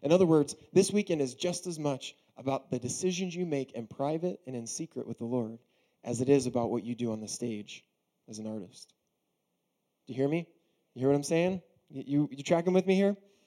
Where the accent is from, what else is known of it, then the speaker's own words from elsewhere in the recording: Baltimore, Maryland, United States; I grew up in Baltimore, Maryland. I was waiting to see if I'd get any love for that, but it's okay.